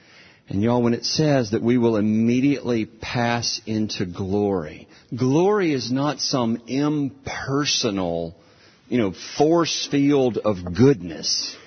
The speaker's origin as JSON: {"language": "English", "region": "the South", "country": "United States", "tie": "born or raised there", "said": "I was raised in the South, so I'm used to this. It's hot at 8 o'clock in the morning."}